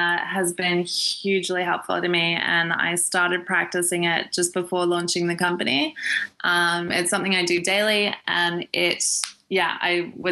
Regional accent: Australia; I'm from Australia, so it's, you know, obviously still quite well connected

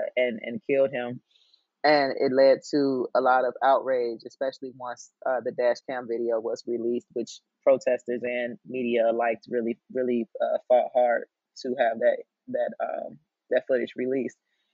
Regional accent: Chicago, Illinois, United States; coupled with my experience growing up in Chicago and not really seeing Black representation on mainstream media.

